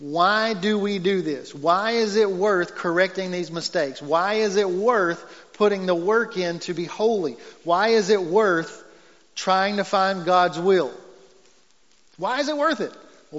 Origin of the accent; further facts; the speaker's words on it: Texas, United States; I mean, I'm a Texan to the core, so no offense, but this is better here.